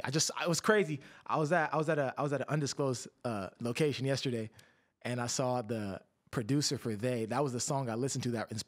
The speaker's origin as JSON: {"language": "English", "town": "Ottawa", "region": "Ontario", "country": "Canada", "also_born_or_lived": "St. John's", "said": "I'm originally from Ottawa, Canada."}